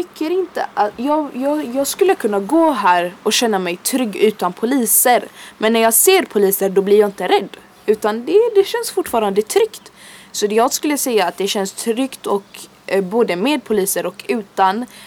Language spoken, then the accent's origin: Swedish; Gothenburg, Västra Götaland County, Sweden; jag är född och uppvuxen här i Hammarkullen. Jag har bott här hela mitt liv som sagt. Jag har aldrig i mitt liv känt behovet av att behöva flytta